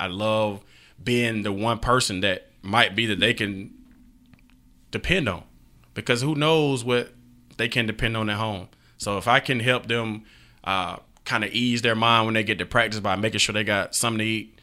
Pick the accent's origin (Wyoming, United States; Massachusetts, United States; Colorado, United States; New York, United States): Wyoming, United States; Rock Springs; I grew up in Rock Springs. I didn't come from, you know, everything.